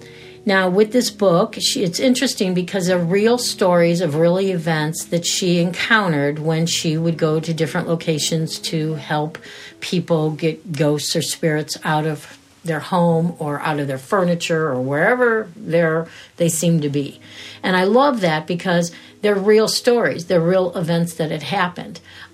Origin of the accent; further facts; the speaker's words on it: Cleveland, Ohio, United States; And I was originally from Cleveland, Ohio.